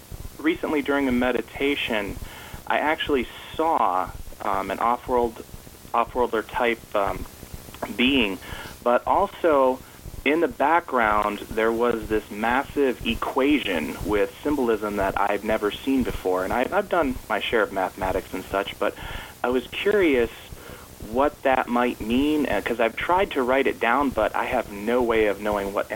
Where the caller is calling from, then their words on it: Michigan, United States; from Michigan.